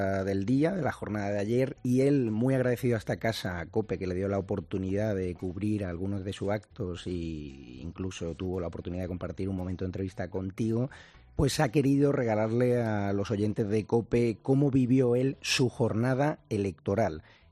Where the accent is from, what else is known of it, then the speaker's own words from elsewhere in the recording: Andalusia, Spain; llevamos muchos años esperando un cambio de político en Andalucía, en mi tierra.